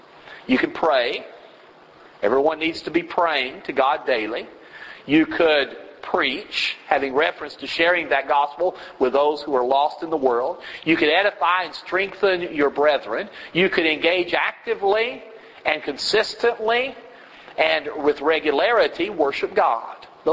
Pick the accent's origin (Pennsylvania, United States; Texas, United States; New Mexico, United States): Texas, United States; now I was raised in West Texas. And I'll tell you something, you go to certain parts of West Texas.